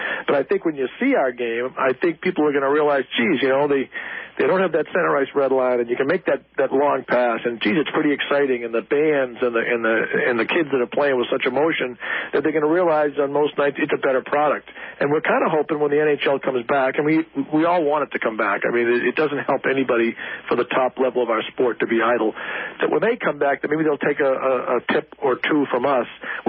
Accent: Arlington, United States; Well, the first thing, I grew up in Arlington, you know, and just to be on the high school team was a big deal.

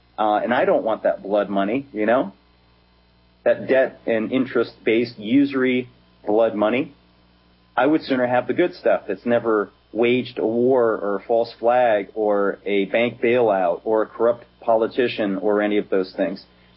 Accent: Pennsylvania, United States; I'm from Pennsylvania. I actually went to university at Shippensburg University for a few years

